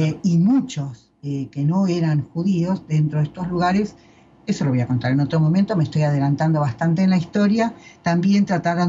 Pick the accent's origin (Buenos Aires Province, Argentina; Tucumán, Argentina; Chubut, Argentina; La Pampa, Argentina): Buenos Aires Province, Argentina; hasta que mi marido no llegó a mi pueblo, yo no había conocido ningún sefaradí. Estoy hablando de una colonia judía de las del Barón Hirsch en la provincia de Buenos Aires.